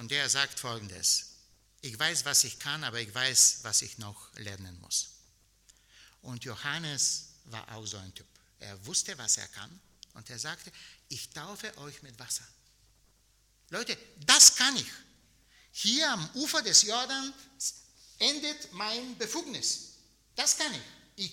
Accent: Bulgaria; Ich bin Jahrgang 77, geboren, aufgewachsen in Bulgarien, und ich gehöre zu der letzten Generation, die nach dem alten sozialistischen Schulsystem unterrichtet wurde.

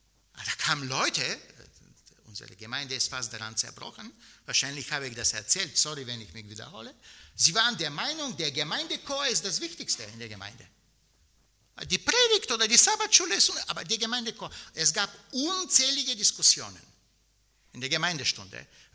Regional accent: Bulgaria; Ich bin Jahrgang 77, geboren, aufgewachsen in Bulgarien, und ich gehöre zu der letzten Generation, die nach dem alten sozialistischen Schulsystem unterrichtet wurde.

